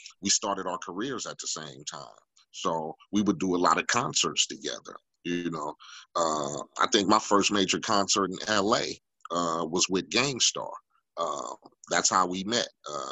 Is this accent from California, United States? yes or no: yes; Compton, California, United States; They came from the projects from Staten Island. I came from Compton, from the block.